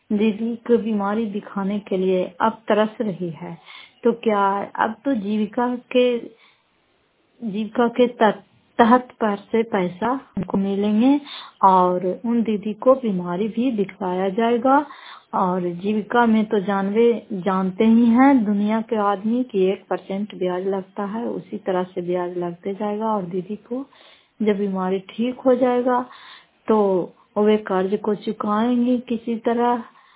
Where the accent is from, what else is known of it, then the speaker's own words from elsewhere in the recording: Fatehpur, Bihar, India; घर फतेहपुर पंचायत मकरौता, जिला नालंदा और करार सुराज प्रखंड की निवासी हूँ।